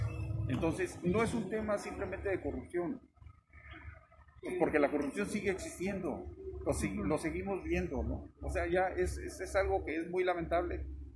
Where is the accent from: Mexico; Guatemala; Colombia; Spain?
Mexico; que veamos nosotros como mexicanos que se cierre ese círculo con responsables que estén bajo prisión